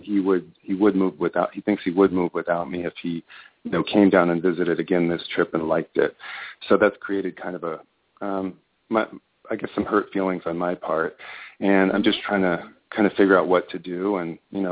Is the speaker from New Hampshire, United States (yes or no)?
no; Washington, United States; we've been looking for an opportunity to combine, and we're from Washington State, and we just came down to Las Vegas and are thinking of relocating here.